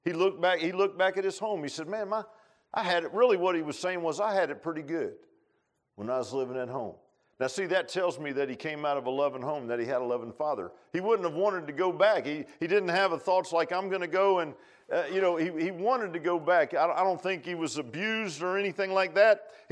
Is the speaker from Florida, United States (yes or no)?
yes; Key West, Florida, United States; born there; And so as I was born in Key West, man, they didn't have everything that maybe they had up in a bigger place.